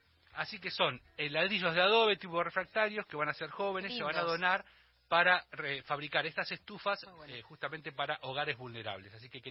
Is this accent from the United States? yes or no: no; Bahía Blanca, Buenos Aires Province, Argentina; Yo soy de Bahía Blanca, y Bahía Blanca se la conoce como la capital del básquet.